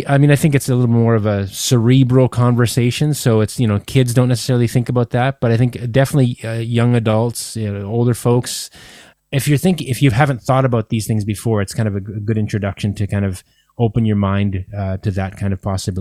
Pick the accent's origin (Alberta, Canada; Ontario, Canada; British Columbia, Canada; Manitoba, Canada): Manitoba, Canada; Winnipeg; here in my hometown of Winnipeg